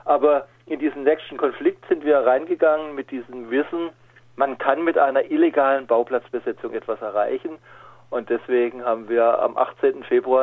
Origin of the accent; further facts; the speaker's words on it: Baden-Württemberg, Germany; accent: Alemannic; habe ja damals erst in Tening gewohnt, später in Riegel. Also ich komme aus dem Kaiserstuhl, ich komme aus der Region. Ich konnte Alemannisch sprechen